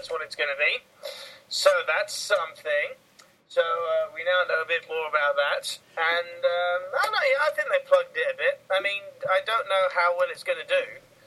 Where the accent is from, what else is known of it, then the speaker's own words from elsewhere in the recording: England, United Kingdom; I'm English